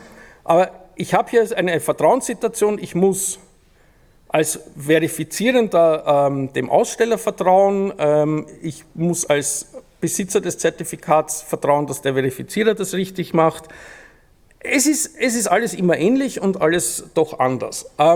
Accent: Austria; Ich bin Österreicher, ich kenne halt mal das Österreichische.

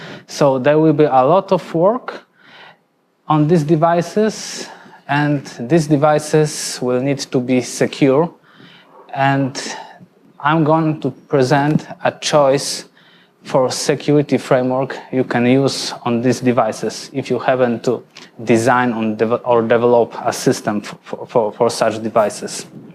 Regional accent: Poland; now in Switzerland; I come from Poland, but currently I'm based in Switzerland.

